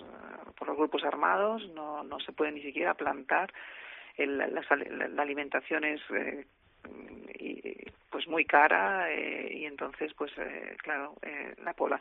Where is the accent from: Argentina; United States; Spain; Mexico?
Spain; Palencia, Castile and León; Como yo soy de Palencia